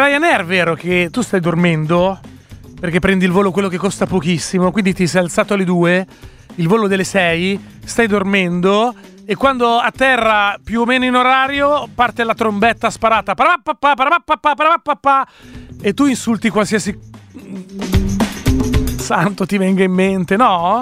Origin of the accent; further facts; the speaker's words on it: Naples, Campania, Italy; Da napoletano lo sapevo anch'io